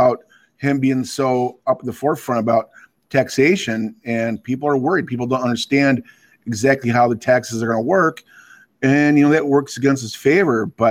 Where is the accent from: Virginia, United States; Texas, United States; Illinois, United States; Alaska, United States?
Illinois, United States; Chicago